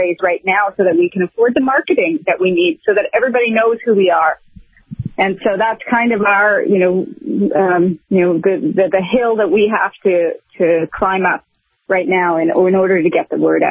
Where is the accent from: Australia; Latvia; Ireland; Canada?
Canada; I felt personally that I'm from Canada